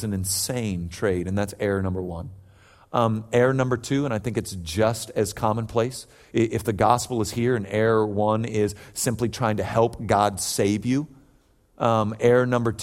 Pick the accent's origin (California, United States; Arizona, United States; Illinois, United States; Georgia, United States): California, United States; And just to be clear, I grew up in and around the Bay Area. Not a big 90s Cowboy fan, all right?